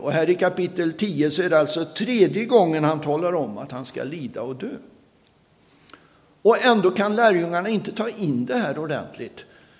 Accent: Sweden; Men mina föräldrar var bara i Indien en period. Jag var 8 månader när jag kom till Sverige. Jag har aldrig varit tillbaka. Sen har jag vuxit upp som pastorsbarn. Har levt med församling hela livet. Olika församlingar, men med församling hela livet.

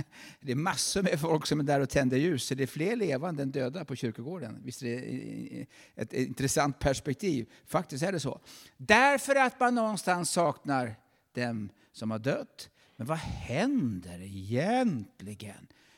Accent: Sigtuna, Stockholm County, Sweden; Jag kommer från Sigtuna. Där har vi varmt.

